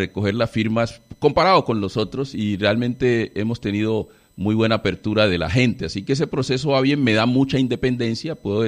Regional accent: Colombia; como un colombiano más interesado en que esa relación se mejore.

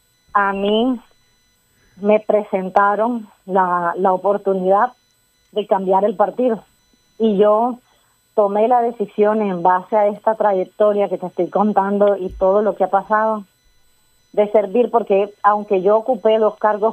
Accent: Santa Clara, Colombia; born there; yo nací en la Sierra Nevada, en el corregimiento de Santa Clara. En los años 90, mi familia fue desplazada víctima del conflicto armado por las FARC.

